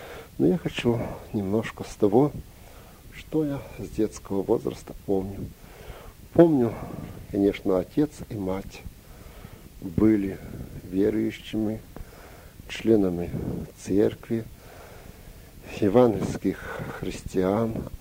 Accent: Volyn Oblast, Ukraine; born there; во время войны я родился в Волынской области, бывший Заболоцкий район. Там вот на село Крым.

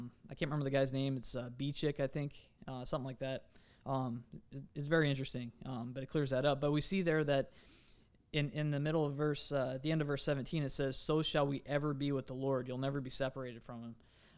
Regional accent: San Diego, California, United States; also born or lived in Oregon; I remember growing up in San Diego

